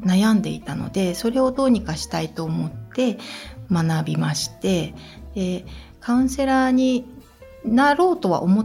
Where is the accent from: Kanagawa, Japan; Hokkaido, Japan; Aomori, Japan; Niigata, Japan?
Aomori, Japan; Tohoku; 東北町です。